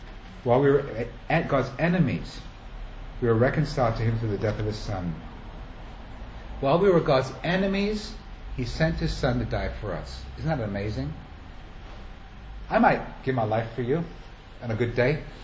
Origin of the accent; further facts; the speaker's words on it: England, United Kingdom; also born or lived in Germany / Italy; I was born in Germany, I grew up in England, an American. Lived in Italy for 10 years.